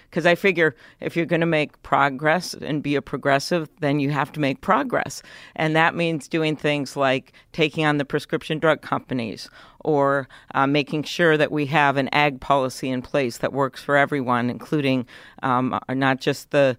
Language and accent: English; Midwest, United States; Well, I mentioned one of them, but the other one is that I am from the Midwest.